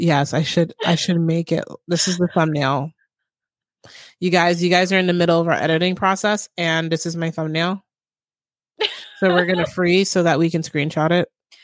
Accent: United States; both my parents were Haitian. They came to this country and I was born here. So I am American. That doesn't make me, I'm a Haitian American.

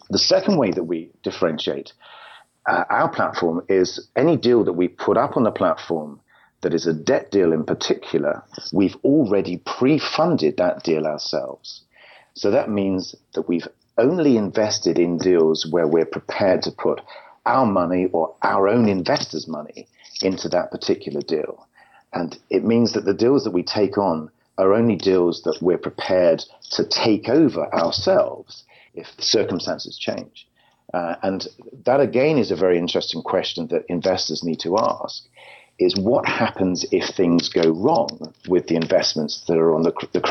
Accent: London, United Kingdom; moved away as an adult; now in California, United States; I moved over to California in November last year. I'm originally from London in England.

